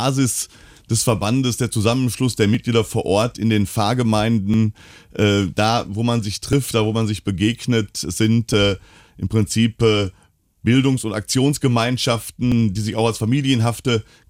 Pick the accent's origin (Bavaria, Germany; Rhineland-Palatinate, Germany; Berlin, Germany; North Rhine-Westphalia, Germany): North Rhine-Westphalia, Germany; Duisburg; Seit knapp 25 Jahren. In meiner Heimat in Walsum in Duisburg am Niederrhein.